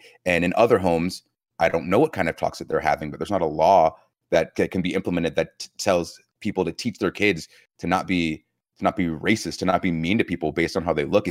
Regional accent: Georgia, United States; Many times, growing up in Georgia, whether I was getting, pulled over or just like pulled out of a crowd

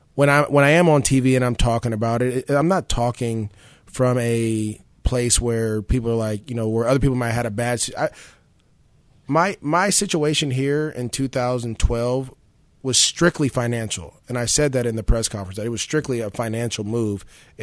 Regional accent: San Francisco, California, United States; we weren't on the same flight because I'm from San Francisco. He's from L.A.

